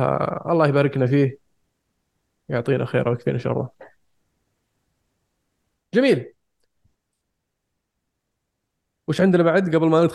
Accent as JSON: {"language": "Arabic", "country": "Saudi Arabia", "said": "فآسيا القادمة راح تكون عندنا في السعودية"}